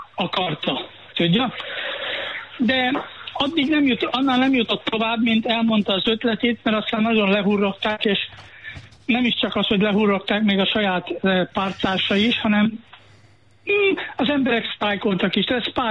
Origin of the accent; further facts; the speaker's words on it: Budapest, Hungary; moved away as an adult; now in Germany; én tulajdonképpen Budapesten születtem, és egyetem Miskolc katonaság Szombathely Kőszeg kivételével csak ott éltem, és el nem tudtam képzelni valahol máshol élni. Na most olyan 40 évvel ezelőtt munkailag az ember kikerült Németországba